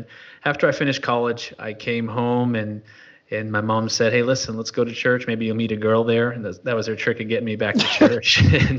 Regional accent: New Hampshire, United States; Yeah, I'm originally from New Hampshire. Well, I was born in Texas, but I grew up mostly in New England.

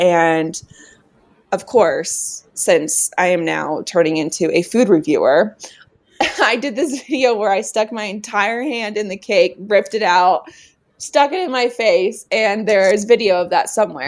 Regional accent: Colorado, United States; I grew up in Colorado.

